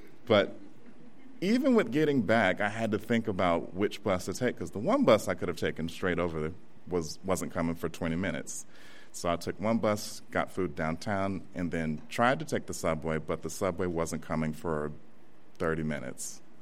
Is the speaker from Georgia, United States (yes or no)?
yes; Georgia, United States; me growing up in South Georgia in a small town and, you know, always wanting to be in a big city